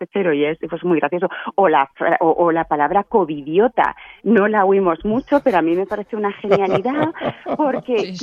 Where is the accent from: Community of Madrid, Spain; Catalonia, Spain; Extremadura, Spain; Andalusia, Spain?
Andalusia, Spain; Almería; yo soy de Almería